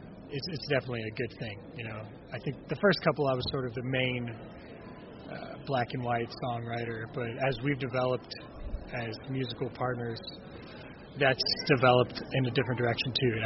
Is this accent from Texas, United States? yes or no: yes; Houston, Texas, United States; born there; I was born in Houston. And went to the University of Texas for college.